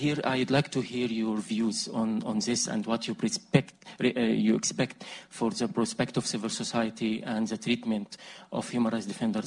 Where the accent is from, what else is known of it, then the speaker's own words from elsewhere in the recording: Egypt; English is a second language; I came from Egypt, a country where it's clear that Egyptian prisons under President Sisi produced more recruit to ISIS and to radical group in Egypt.